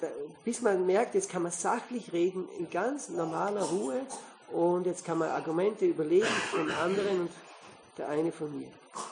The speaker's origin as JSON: {"language": "German", "region": "Baden-Württemberg", "country": "Germany", "said": "Also bei uns in Süddeutschland, im Schwarzwald, ist eine ganze Reihe Gemeinden"}